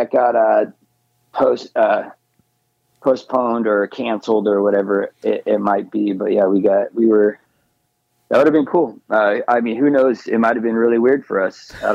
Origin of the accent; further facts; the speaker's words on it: Phoenix, Arizona, United States; growing up in Phoenix, the Phoenix area